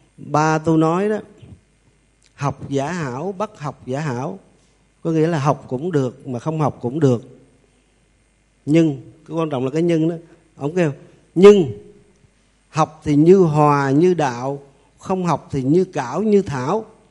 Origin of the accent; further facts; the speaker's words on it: Điện Bàn, Quang Nam, Vietnam; Quê hương tôi thì nói nhanh, nói nãy là cái đất Ngũ Phụng Tề Phi.